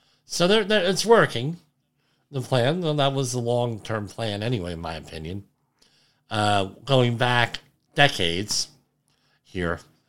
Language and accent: English; Woodbridge, New Jersey, United States; If you're from my hometown of Woodbridge, New Jersey, from Superstorm Sandy, they condemned a lot of areas